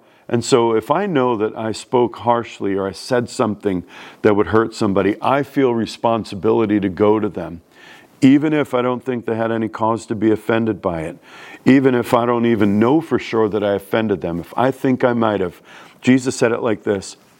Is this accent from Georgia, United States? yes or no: no; New York City, New York, United States; Look, I'm from New York City. I know what it means to speak bluntly and speak frankly.